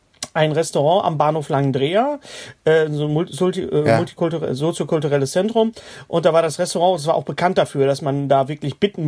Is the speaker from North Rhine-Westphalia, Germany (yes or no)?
yes; Bochum, North Rhine-Westphalia, Germany; wir haben natürlich eine sehr große Imbisskultur im Ruhrgebiet und ich bin ja in Bochum leer aufgewachsen, groß geworden